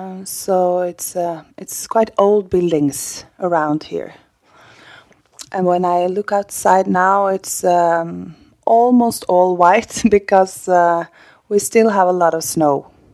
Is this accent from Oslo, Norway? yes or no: no; Gjøvik, Innlandet, Norway; No, I grew up in Gjøvik. It's a small town that's only 20 minutes drive from here.